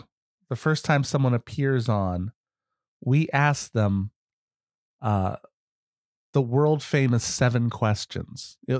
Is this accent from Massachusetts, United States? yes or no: yes; Massachusetts, United States; I used to talk about the advantage to growing up in Massachusetts there, that U.S. history was the state history as well.